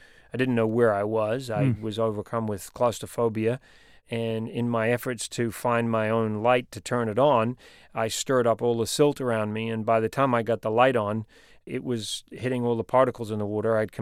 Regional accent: New Zealand; I'm a New Zealander. My accent has changed a little bit, but I've spent my life living around the world, and so my accent is pretty mixed up.

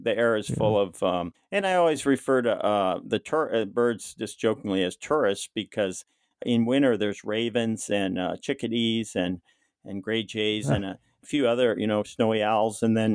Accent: Alaska, United States; It's not my hometown. I grew up about 150 river miles east of here. Then the closest village was the Inupiaq village of Ambler, a couple hundred people, about 25 miles from the sod igloo where I was born and raised.

